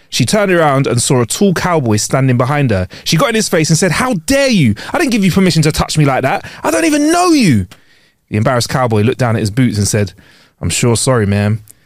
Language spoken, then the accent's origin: English; United Kingdom; we are from Great Britain and we are in Great Britain